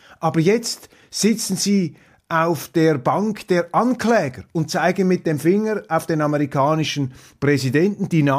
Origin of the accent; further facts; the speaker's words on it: Switzerland; Aber als Schweizer dürfen wir daraus nicht die falschen Schlüsse ziehen.